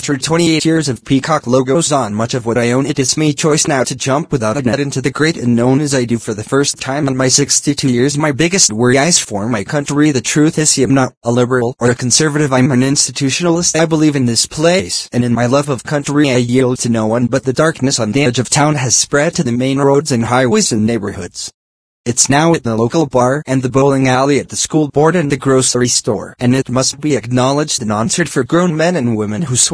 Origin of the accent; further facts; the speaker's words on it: San Bernardino, California, United States; born or raised there